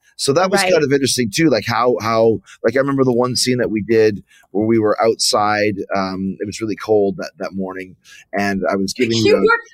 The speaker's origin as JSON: {"language": "English", "country": "Canada", "said": "And I'm from Canada, so I shouldn't even be selling it, but it was really cold."}